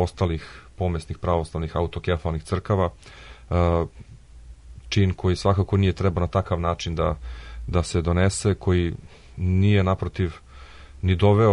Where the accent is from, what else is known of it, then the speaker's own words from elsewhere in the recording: Montenegro; sa nekim današnjim dešavanjima u Ukrajini i kod nas u Crnoj Gori